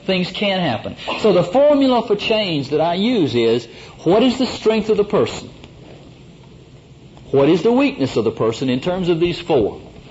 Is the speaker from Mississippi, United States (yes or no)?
yes; Kosciusko, Mississippi, United States; So I'm from Mississippi, and I grew up in Kosciuszko, where every gas station in the state had three restrooms.